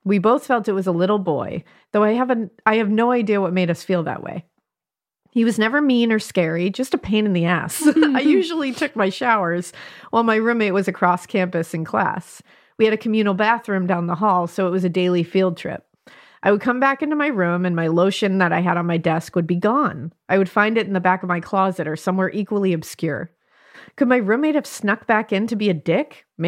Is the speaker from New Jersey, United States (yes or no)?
yes; New Jersey, United States; I was born and raised in New Jersey, but decided to go to the same school where my dad had gone to college.